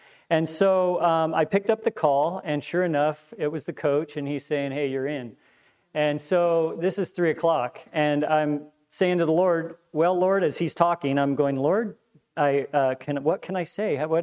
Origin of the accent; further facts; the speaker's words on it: Portland, Oregon, United States; now in Milwaukie, United States; I'm a native Portlander, born and raised in Portland, live in Milwaukee.